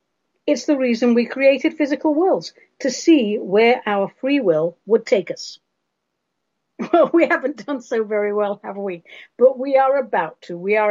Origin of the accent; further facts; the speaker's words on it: England, United Kingdom; When I was a kid growing up in England, I always used to envy those pictures of the Australians having Christmas pudding on the beach in their bikinis.